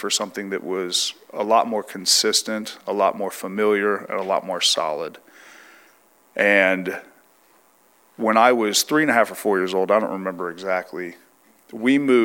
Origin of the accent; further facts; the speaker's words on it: San Bernardino, California, United States; So originally, I'm from San Bernardino, California.